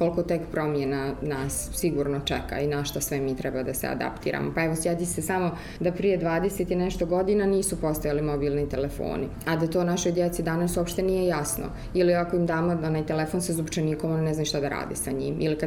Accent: Kupres, Federation of Bosnia and Herzegovina, Bosnia & Herzegovina; bili smo locirani na Kupresu, odakle sam ja porijeklom

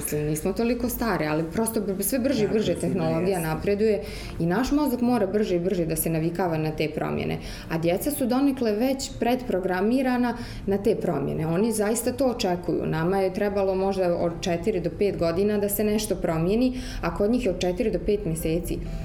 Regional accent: Kupres, Federation of Bosnia and Herzegovina, Bosnia & Herzegovina; bili smo locirani na Kupresu, odakle sam ja porijeklom

